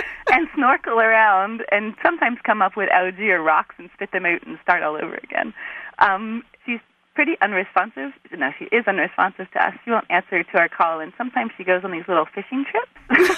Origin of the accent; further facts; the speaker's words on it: Arcata, California, United States; I'm from Arcata, California.